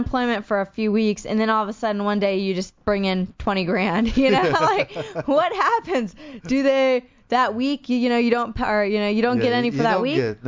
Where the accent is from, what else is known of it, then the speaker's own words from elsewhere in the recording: Maryland, United States; also born or lived in Pennsylvania / Germany; I grew up, I was born in Pennsylvania, and my father was in the Army, so we went to Germany, and then after that, he got a really great job in Maryland, where is his job? Bethesda, Maryland, which is a great area.